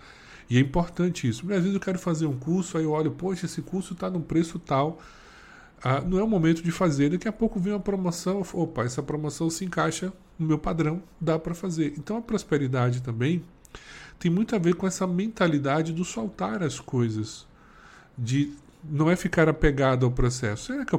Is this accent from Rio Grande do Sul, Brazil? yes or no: no; Salvador, Bahia, Brazil; sou de Salvador